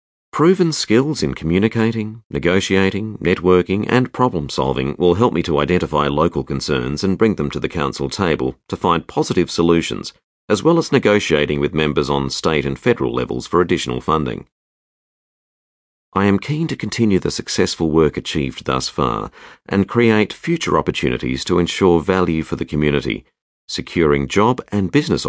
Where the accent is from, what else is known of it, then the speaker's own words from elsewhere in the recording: Emerald, Victoria, Australia; Born and raised in Emerald, I will always consider these Rangers my home.